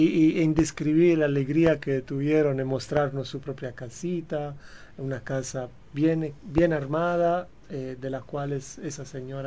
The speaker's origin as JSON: {"language": "Spanish", "country": "Paraguay", "said": "como paraguayos"}